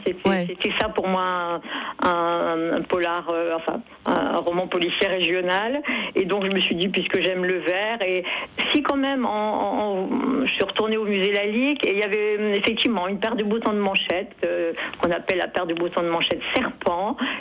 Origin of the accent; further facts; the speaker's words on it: Givet, Grand Est, France; born there; also born or lived in Reims; moi je suis née dans les Ardennes, à Givet, une petite ville située sur la Meuse, fortifiée par Vauban d'ailleurs.